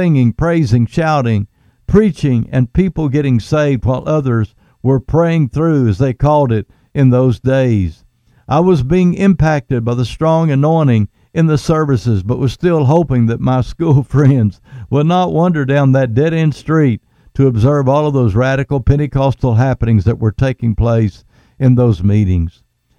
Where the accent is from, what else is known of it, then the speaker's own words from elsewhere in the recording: Frederick, Oklahoma, United States; also born or lived in Comanche, Oklahoma; I was raised in Oklahoma, and shortly after I was born, we moved to Frederick, Oklahoma, where my dad was called to preach.